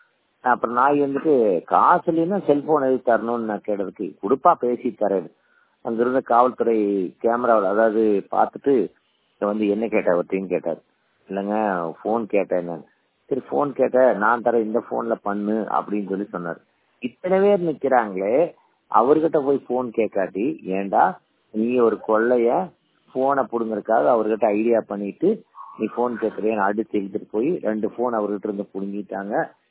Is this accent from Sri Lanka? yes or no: no; Somanur, Tamil Nadu, India; எங்க ஊர் சொந்த ஊர் சோம்னூர்.